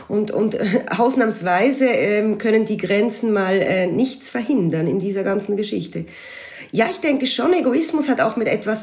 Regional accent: Switzerland; now in France; Ich spüre als Schweizerin, und die allerdings seit einigen Jahren im nahen Elsass lebt, aber in der Schweiz arbeitet und sich täglich aufhält

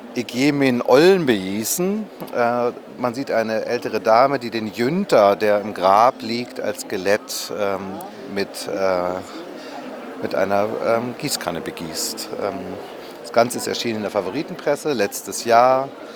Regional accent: Lower Saxony, Germany; Ich bin kein Berliner, ich bin Niedersachse und ich kann überhaupt nicht Berlinern.

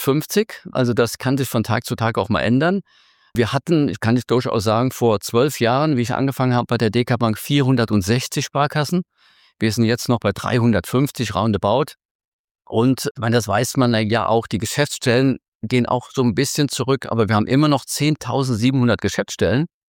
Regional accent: Koblenz, Rhineland-Palatinate, Germany; war bei der Sparkasse Koblenz, meinem Heimatort

